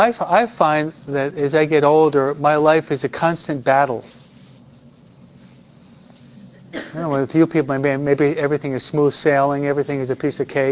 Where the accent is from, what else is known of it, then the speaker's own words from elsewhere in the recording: New York, United States; I'm a New Yorker.